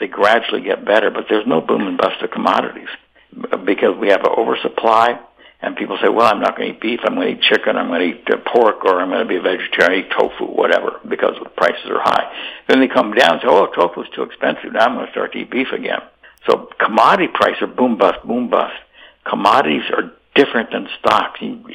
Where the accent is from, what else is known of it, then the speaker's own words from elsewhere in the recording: Montana, United States; I grew up in Montana, ran for the United States Senate there